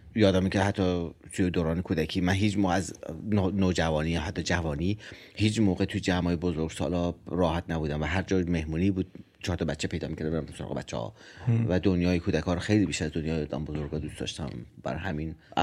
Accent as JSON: {"language": "Persian", "town": "Mashhad", "region": "Razavi Khorasan", "country": "Iran", "tie": "born or raised there", "said": "مشهدم و اصالتا مال جنوب خراسانیم، مال بیرجندیم، ولی خب مشهد به دنیا اومدم، مشهد بزرگ شدم، سال 55 به دنیا اومدم"}